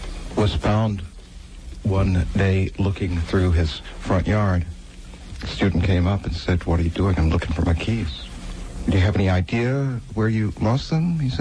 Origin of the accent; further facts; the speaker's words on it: North Wilkesboro, North Carolina, United States; born there; This is Earthwatch, and I was born in North Wilkesboro, North Carolina